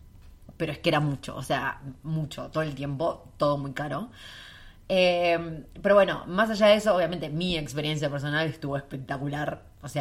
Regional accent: Argentina; si ustedes andan bajo presupuesto o son latinas como una argentina

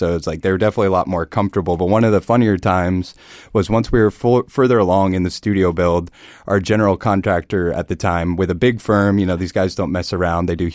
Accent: Milford, Connecticut, United States; also born or lived in Los Angeles; Yeah, so I grew up in Milford, Connecticut, born and raised.

